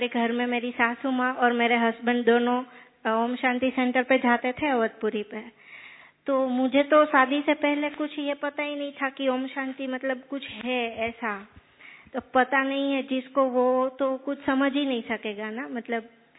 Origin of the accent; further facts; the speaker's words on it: Rajkot, Gujarat, India; मैं राजकोट से हूँ, अवधपुरी रेखा दीदी के सेंटर से।